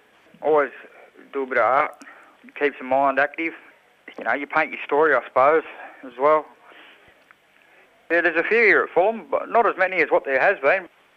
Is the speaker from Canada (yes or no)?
no; Katherine, Northern Territory, Australia; also born or lived in Darwin; I was born in Katherine, but went to Darwin for school, because in Katherine back then there wasn't much as far as school. So family moved to Darwin.